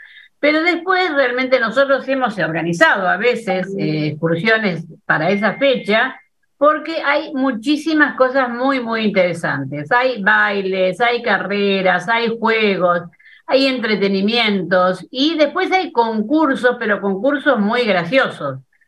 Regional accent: Argentina; India es muy especial. Y lo digo yo como argentina

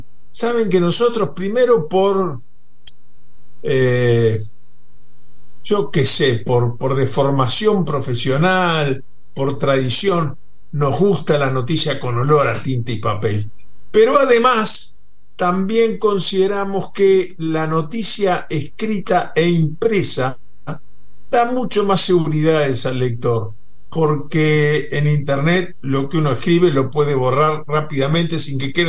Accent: Uruguay; felicitarlos como uruguayos

